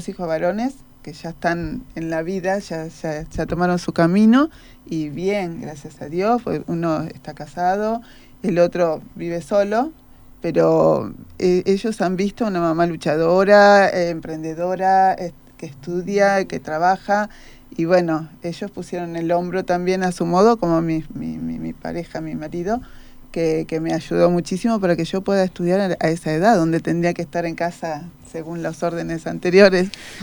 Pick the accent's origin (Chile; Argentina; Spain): Argentina; Buenos Aires; moved away; Yo también vine de Buenos Aires